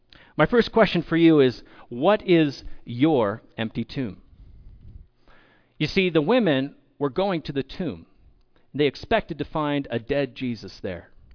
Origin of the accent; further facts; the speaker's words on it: California, United States; moved away as an adult; also born or lived in Austria; now in Salt Lake City, United States; I grew up in California, and I spent my adult life in Austria, in Europe, and now I'm living in Salt Lake City, Utah.